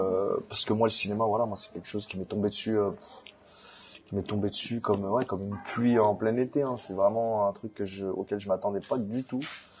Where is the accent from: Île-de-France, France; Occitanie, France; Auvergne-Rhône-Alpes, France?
Île-de-France, France; Paris; Je suis de Paris.